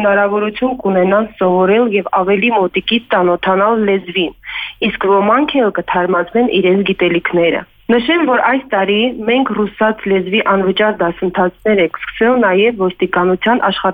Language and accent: Armenian; Kapan, Syunik, Armenia; Քանի որ ես ինքս Սյունիքից եմ, Կապան քաղաքից եմ, Կապանի բնակիչ եմ